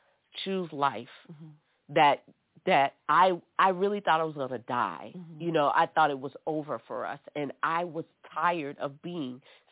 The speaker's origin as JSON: {"language": "English", "town": "New Orleans", "region": "Louisiana", "country": "United States"}